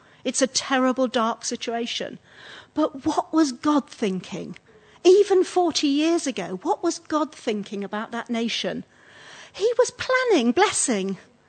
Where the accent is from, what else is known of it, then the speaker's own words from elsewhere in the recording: Scarborough, Yorkshire and the Humber, United Kingdom; we were up in Scarborough, which is my hometown